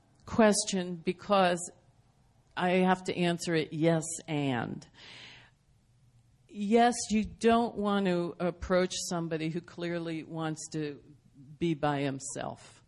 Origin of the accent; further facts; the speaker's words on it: East Coast, United States; I get that a lot because I'm from the East Coast